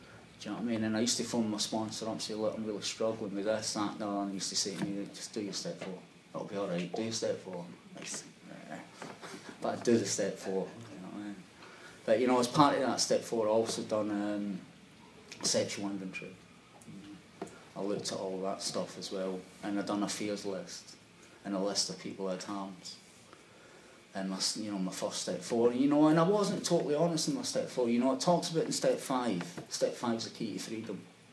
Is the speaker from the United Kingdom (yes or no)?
yes; Scotland, United Kingdom; I'm Scottish for one.